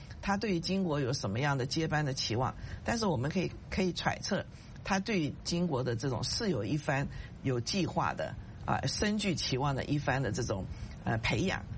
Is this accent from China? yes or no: no; Taiwan; 我是台湾长大的，我们过去在台湾对他的印象非常模糊啊